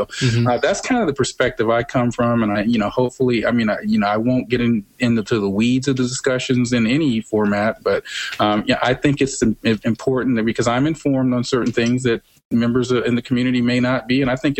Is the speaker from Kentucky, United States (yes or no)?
no; Atlanta, Georgia, United States; we welcome it in Atlanta, my hometown, in 2014.